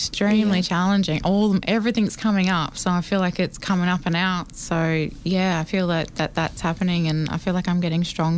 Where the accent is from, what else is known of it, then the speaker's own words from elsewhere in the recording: Barraville Mission, Australia; I'm from Barraville Mission. I've got over 300 family members.